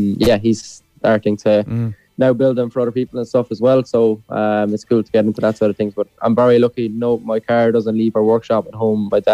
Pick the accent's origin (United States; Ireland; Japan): Ireland; Killavullen, Munster; I'm currently and always live in Killavullen in Mallow and County Cork. So that's where I've been born and bred, you could say.